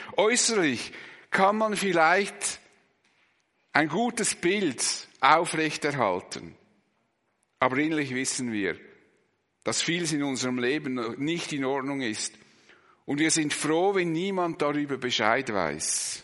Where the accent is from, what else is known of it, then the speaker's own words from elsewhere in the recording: Switzerland; Wir meinen zwar, wir seien frei, als Schweizer bilden wir uns eher etwas darauf